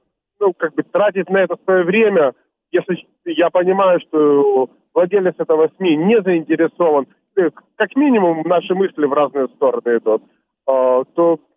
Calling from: Kherson, Kherson Oblast, Ukraine

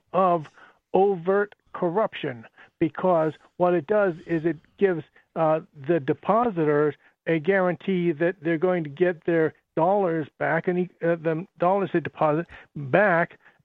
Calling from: New Hampshire, United States; I'm calling from New Hampshire

